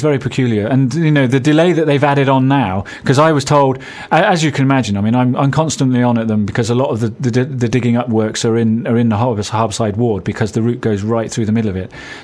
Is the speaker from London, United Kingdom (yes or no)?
no; Bristol, South West England, United Kingdom; The transport network from South Bristol, which is where I'm from, I grew up in Hardcliffe